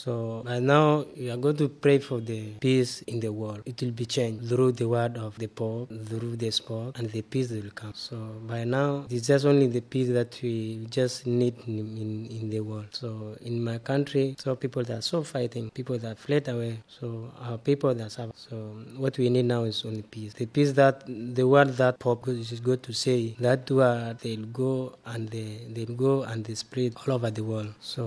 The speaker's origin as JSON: {"language": "English", "town": "Kakuma", "region": "Turkana County", "country": "Kenya", "tie": "born or raised there", "second_language": "English", "said": "I'm from Kakuma refugee camp. So, you know, most of the people in the camp, they are looking after us because we are their seed. We are grow up from Kakuma. We come up from Kakuma."}